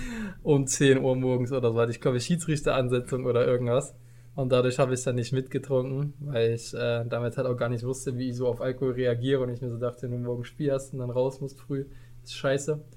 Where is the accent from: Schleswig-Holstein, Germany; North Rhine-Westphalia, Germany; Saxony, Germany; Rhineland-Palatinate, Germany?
Saxony, Germany; Leipzig; Ich habe mich auch neulich mal in Leipzig in meiner Heimat mit auch 4 Freunden, glaube ich, klassisch zum Pokern getroffen.